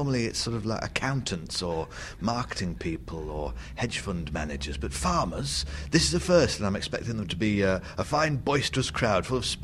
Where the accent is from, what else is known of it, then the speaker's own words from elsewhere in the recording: North West England, United Kingdom; Well, I come from Lancashire, which is the potato capital of Europe, I believe.